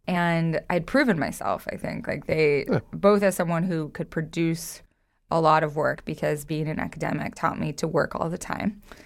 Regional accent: Idaho, United States; growing up in Idaho, like, these are my people. And I can ingratiate myself to people by being like, I'm from Idaho.

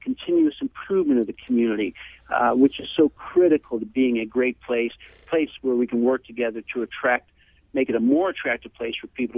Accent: St. Louis, Missouri, United States; yeah, I'm from St. Louis. Hey, yeah, I would love it there.

